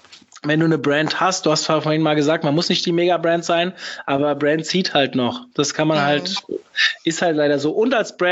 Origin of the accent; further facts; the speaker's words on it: Hesse, Germany; ich komme ja aus der Rhein-Main-Region